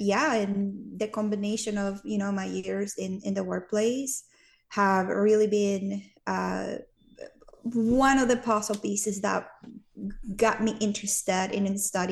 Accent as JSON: {"language": "English", "country": "Venezuela", "tie": "born or raised there", "second_language": "English", "moved": "yes", "lives_now": "United States", "said": "audience is going to get an accent from me, and I'll try to slow down as I speak, but I'm Venezuelan. I was born and raised in South America, came to the United States 22 years ago."}